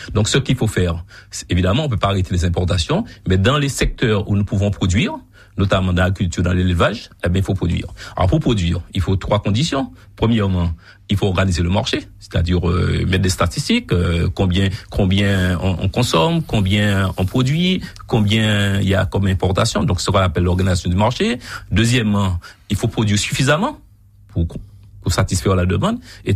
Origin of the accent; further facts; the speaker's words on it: Guadeloupe; on est obligé d'appliquer puisqu'on est français et européen.